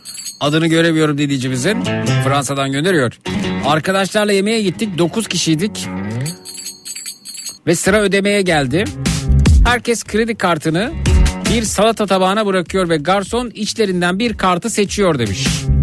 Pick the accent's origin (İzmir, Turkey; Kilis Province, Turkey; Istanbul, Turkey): İzmir, Turkey; Tire; Zeki bir Tireli olarak beyefendiye katılıyorum.